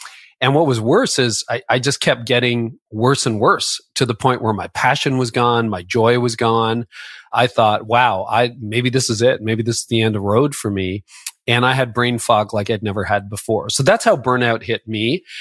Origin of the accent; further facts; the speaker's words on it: Canada; I worked in downtown Toronto for a year. I'm Canadian.